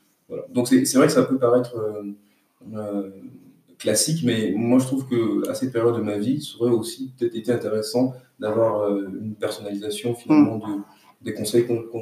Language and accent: French; Côte d’Ivoire; also born or lived in Bordeaux; Donc, je suis né à Bordeaux en 1991. Donc, le deuxième d'une famille de quatre enfants. J'ai grandi en Côte d'Ivoire. Mon père est ivoirien.